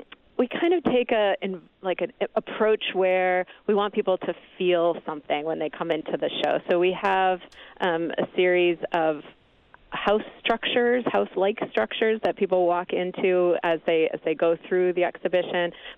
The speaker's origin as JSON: {"language": "English", "region": "Wisconsin", "country": "United States", "said": "I picked up only because I'm from Wisconsin myself, and I noted that it was about Milwaukee."}